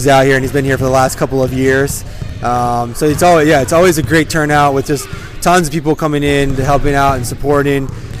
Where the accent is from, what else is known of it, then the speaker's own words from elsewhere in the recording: Chelan, Washington, United States; So Evan Reiser, who I grew up with here in Chelan and played with, Brett Linehan.